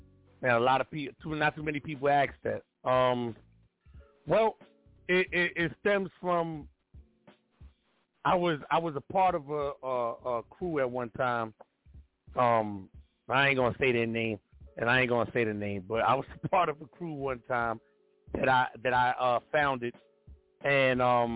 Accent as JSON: {"language": "English", "town": "Bronx", "region": "New York", "country": "United States", "said": "So even though I'm from the Bronx, or we be from the Bronx, my squad, you know, our goal was to make sure everybody in every other borough would see us."}